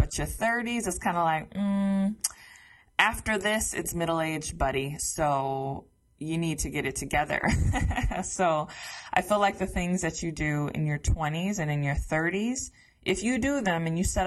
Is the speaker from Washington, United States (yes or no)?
no; Detroit, Michigan, United States; growing up in the Metro Detroit area